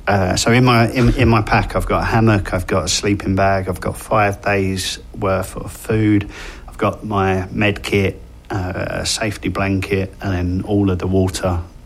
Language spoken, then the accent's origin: English; England, United Kingdom; And I'm English.